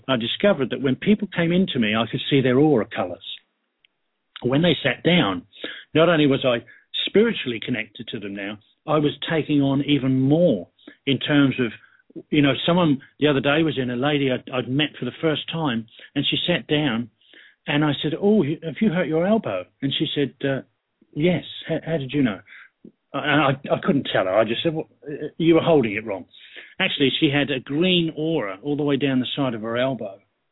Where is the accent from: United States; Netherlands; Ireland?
Ireland; So being an Irishman, I stopped and went, what the?